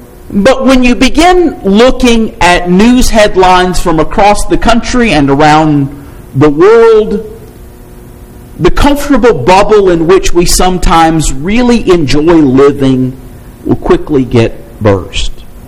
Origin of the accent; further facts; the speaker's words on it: Kentucky, United States; also born or lived in Alabama; I grew up in Eastern Kentucky, an area very much like Southern West Virginia. And I spent longer than anywhere else and most of my adult life to this point in Alabama